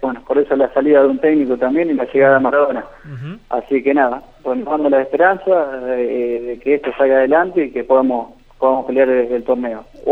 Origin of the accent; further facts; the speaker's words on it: Argentina; Sí, somos cinco argentinos.